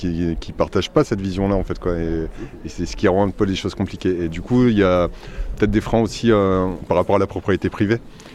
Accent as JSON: {"language": "French", "region": "Hauts-de-France", "country": "France", "said": "chez nous, dans le Pas-de-Calais"}